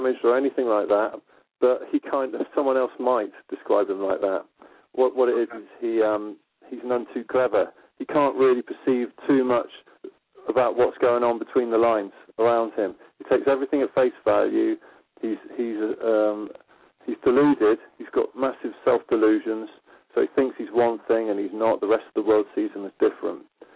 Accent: United Kingdom; if you're a kid growing up in Britain during the 70s and 80s, it's all about American stuff.

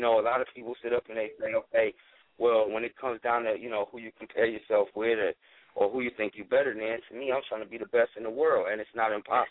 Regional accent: Minnesota, United States; now in California, United States; representing Minnesota, but I'm out in Cali.

